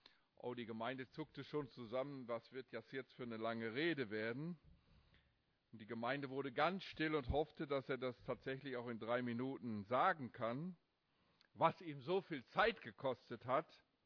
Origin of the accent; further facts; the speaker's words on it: Steinbach, Hesse, Germany; Hier sitzen bestimmt viele fleißige Leute aus dem kleinen Ort in Hessen, aus Steinbach, Heiger Steinbach, wo ich herkomme, 900 Seelendorf.